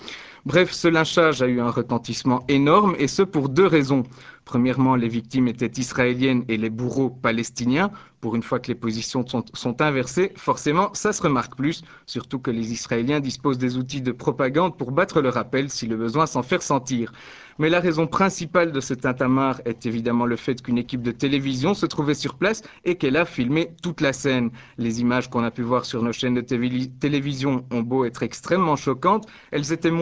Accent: Belgium; dans un centre fermé pour sans-papiers chez nous en Belgique

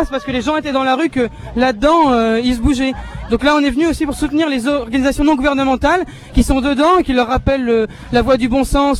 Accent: Paris, Île-de-France, France; Moi je viens de Paris, Paris 10e arrondissement.

